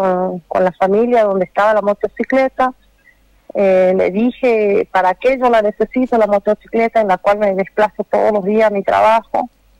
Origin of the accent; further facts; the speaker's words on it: Argentina; yo soy argentina